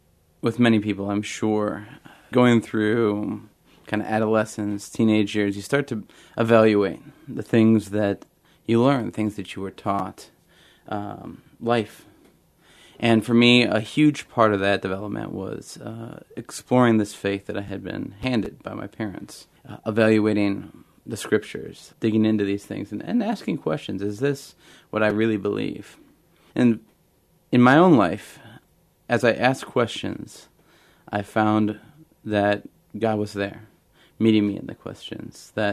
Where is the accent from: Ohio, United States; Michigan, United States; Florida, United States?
Michigan, United States; Ann Arbor; Well, I was raised here in Michigan in the Ann Arbor area. My family was not Catholic when I was growing up, but they were very faithful followers of Jesus.